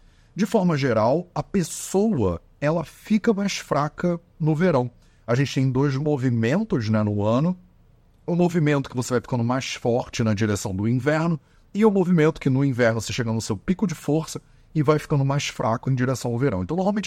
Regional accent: Rio de Janeiro, Brazil; accent: carioca; Eu sou carioca, né? Dá pra perceber no meu sotaque.

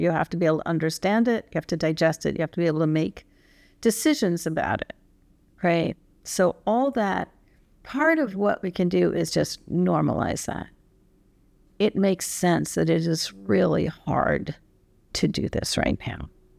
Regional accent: Midwest, United States; I also do some work in New Jersey, but I come from the Midwest.

